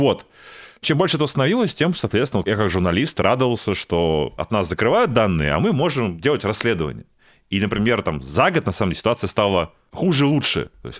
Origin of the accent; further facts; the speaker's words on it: Saint Petersburg, Russia; now in Moscow, Russia; Я же из Питера